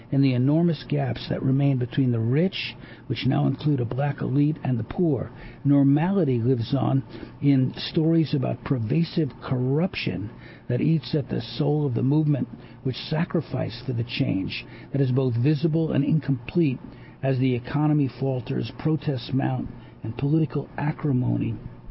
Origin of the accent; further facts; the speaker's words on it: South Africa; Even though I don't live there, I'm proudly South African